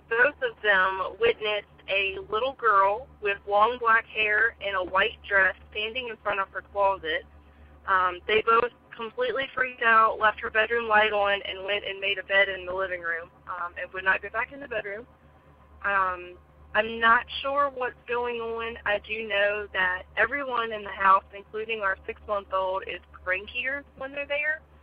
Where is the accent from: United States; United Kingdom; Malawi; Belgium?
United States; Virginia; by the way, and I'm from Virginia.